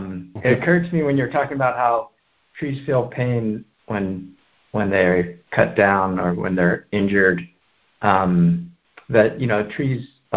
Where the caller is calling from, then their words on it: Cupertino, California, United States; I'm calling in from Cupertino, California